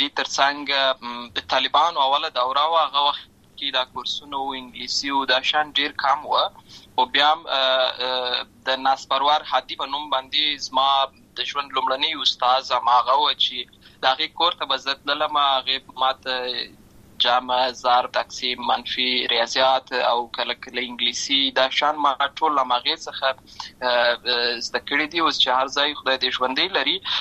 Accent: Lashkar Gah, Helmand, Afghanistan; also born or lived in Uruzgan; زه په اصل کې د اوروزګان ولایت یم، اما زه په هلمند ولایت لشکرګاه کې پیدا شوی یم، اما د لوی سوی یم. همالته مې ښوونځی لوستی ده، همالته مې ټول ژوند مې له هماغه ځای څخه پیل شوی دی، خو په اصل کې زه د اوروزګان ولایت څخه.

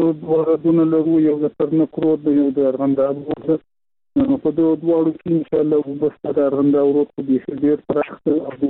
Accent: Zabul, Afghanistan; زه په خیم د زابل ولایت شاجی دی.

